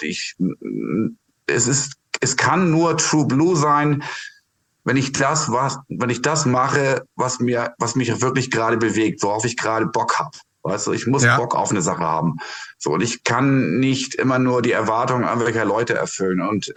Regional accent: Kiel, Schleswig-Holstein, Germany; Ich bin ja Kieler.

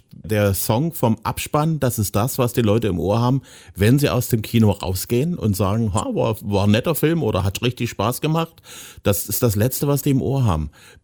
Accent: East Germany, Germany; speziell im Ostteil von Deutschland, da wo ich herkomme.

